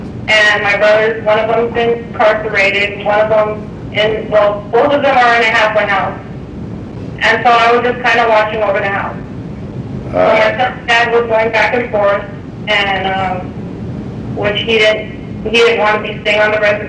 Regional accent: Fort Miguel, Arizona, United States; He was staying on the reservation with my brother at the house where I grew up at in Fort Miguel.

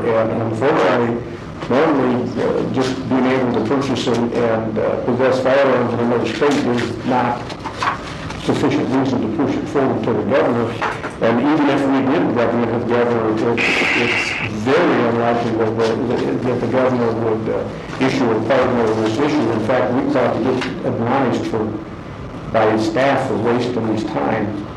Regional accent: Arizona, United States; born there; I was born way in Arizona

